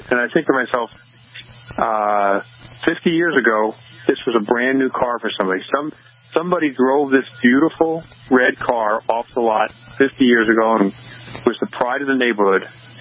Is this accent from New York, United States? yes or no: yes; Holbrook, New York, United States; I grew up in Holbrook on Long Island, New York.